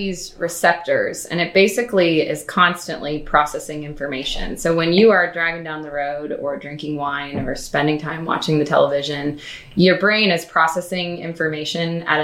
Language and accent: English; Kentucky, United States; now in San Francisco, United States; Well, I will tell you, I grew up in Kentucky. So being on horse farms was where I always was experiencing my little childhood life.